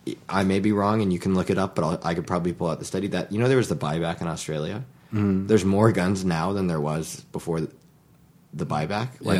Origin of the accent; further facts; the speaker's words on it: Oakland, California, United States; And I'm from a nice part of Oakland